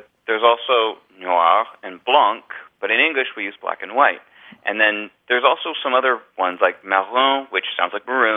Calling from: San Diego, California, United States; I'm calling from San Diego, California.

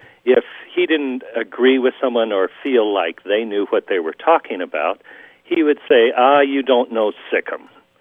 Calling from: Liberty Lake, Washington, United States; I'm calling from Liberty Lake, Washington State.

